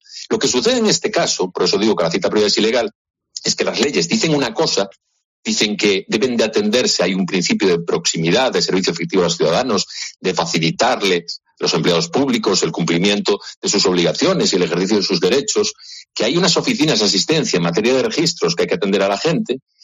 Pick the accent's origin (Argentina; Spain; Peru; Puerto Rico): Spain; los pares constituyentes nos otorgan a nosotros los ciudadanos como españoles un poder originario.